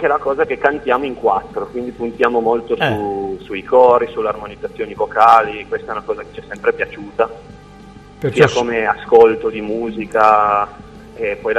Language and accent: Italian; Piedmont, Italy; Noi siamo del Basso Piemonte, precisamente vicino a Mondovì.